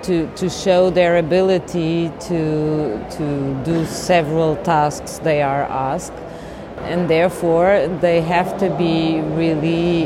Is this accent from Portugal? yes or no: yes; Portugal; I'm from Portugal.